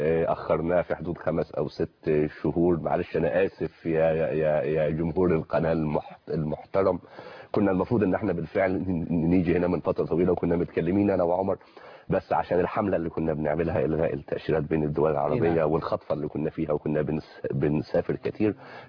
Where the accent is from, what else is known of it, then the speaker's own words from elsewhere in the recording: Sohag, Sohag Governorate, Egypt; انا مواليد سوهاج وعشت في سوهاج لغايه ما دخلت اولى جامعه